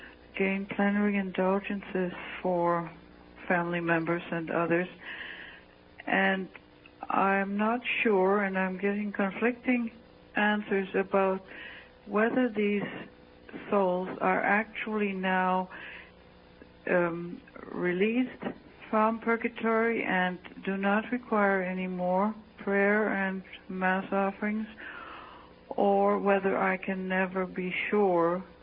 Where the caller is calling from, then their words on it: Prince Edward Island, Canada; Hello, Bishop. I am from Prince Edward Island in Canada.